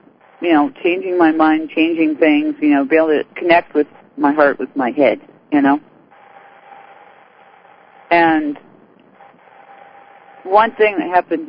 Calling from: Kansas, United States

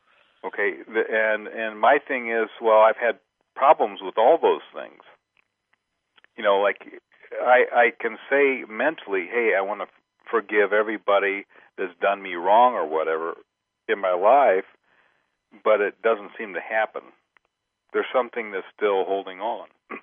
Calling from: Ohio, United States

